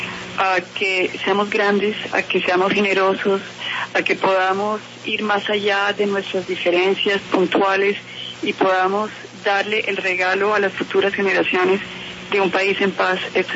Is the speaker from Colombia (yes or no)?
yes; Colombia; lo que somos como colombianos